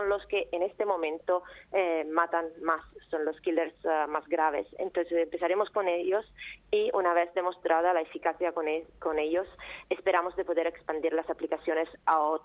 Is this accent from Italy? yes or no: yes; Italy; Spanish is a second language; now in Spain; Casi 8 años, yo soy italiana